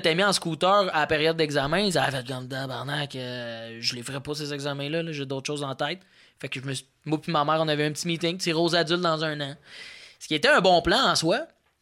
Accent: Joliette, Quebec, Canada; Moi, je viens de Joliette, là

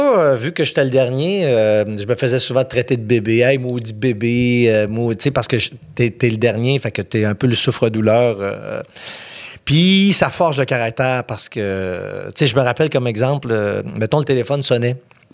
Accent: Saint-Pierre-Baptiste, Quebec, Canada; Je suis né en 1962 dans ce petit village qui s'appelle Saint-Pierre-Baptiste où il y avait 40 maisons quand j'étais jeune et où il y a encore 40 maisons aujourd'hui.

